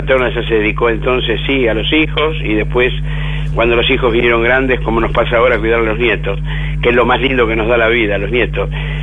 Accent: Buenos Aires, Argentina; No, nací en San Cristóbal, me crié en Parque Patricios

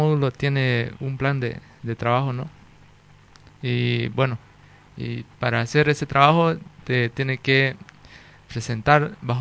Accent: Santa Cruz, Bolivia; soy de la Chiquitanía, ¿no?

